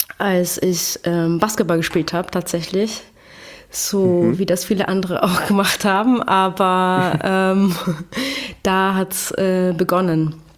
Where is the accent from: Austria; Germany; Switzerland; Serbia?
Austria; Graz, Styria; born there; Also ich bin geboren in Graz und dann bin ich nach Wien gezogen.